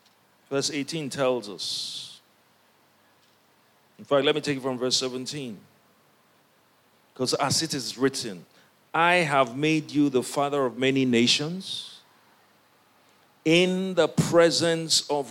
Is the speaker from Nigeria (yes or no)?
yes; Nigeria; We are from Nigeria, the nations.